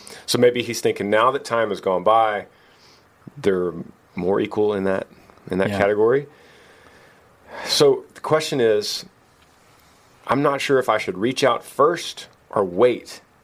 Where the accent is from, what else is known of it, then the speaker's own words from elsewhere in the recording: Utah, United States; Hey, Granger … from Utah. I'm almost 16 years old.